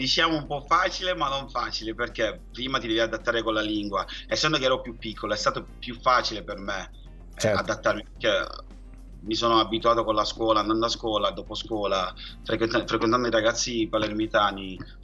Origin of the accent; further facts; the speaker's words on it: Ghana; now in Italy; sin da piccolo in Ghana cantavo